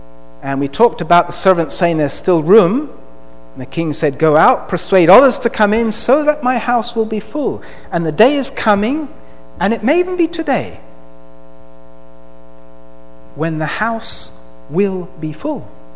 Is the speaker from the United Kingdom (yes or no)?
yes; England, United Kingdom; Because as an Englishman, I read that and I thought